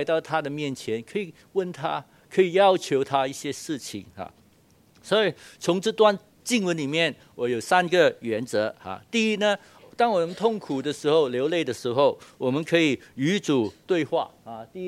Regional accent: China; 我们中国人都是这样了哈，哭哭哭，什么都不要讲。

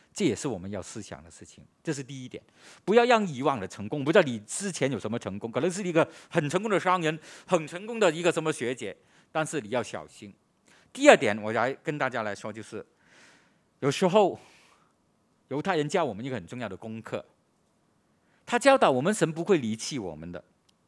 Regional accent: Hong Kong; 我们香港人经历了70年代80年代，我们很骄傲的

